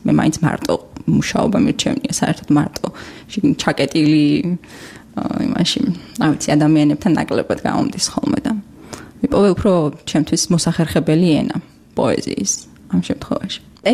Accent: Mtskheta-Mtianeti, Georgia; ბავშვობა გავატარე ხევსურეთში, დავიბადე და გავიზარდე ხევსურეთში. ეს იყო ძალიან ჩაკეტილი სამყარო

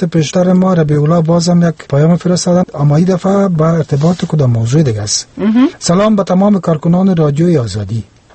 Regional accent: Pashtun Kot, Faryab, Afghanistan; از ولایت فاریاب ولسوالی پشتونکوت هستم.

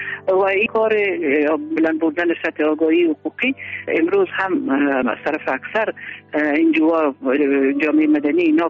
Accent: Kandahar, Afghanistan; also born or lived in Kabul; بعد از او ما از قندهار به کابل آمدیم.

